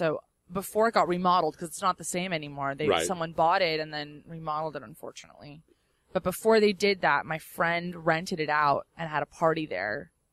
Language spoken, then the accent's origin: English; California, United States; I grew up in the Valley. It was definitely sweltering, I'll give you